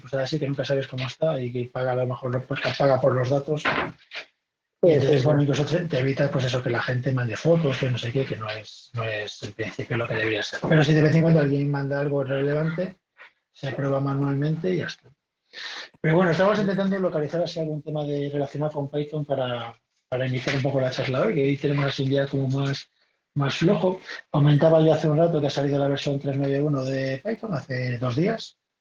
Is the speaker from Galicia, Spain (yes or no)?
yes; Vigo, Galicia, Spain; now in Madrid, Spain; yo soy de Vigo, pero llevo viviendo en Madrid 20 años.